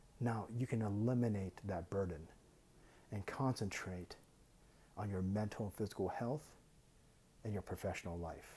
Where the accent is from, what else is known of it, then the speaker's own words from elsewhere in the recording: United States; House prices, let's give an example, United States, because I'm American, are historically high.